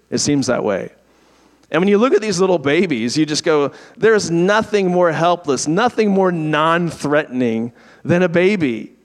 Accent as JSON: {"language": "English", "region": "Virginia", "country": "United States", "lives_now": "Texas, United States", "said": "I'm from Virginia, where we always make fun of West Virginia."}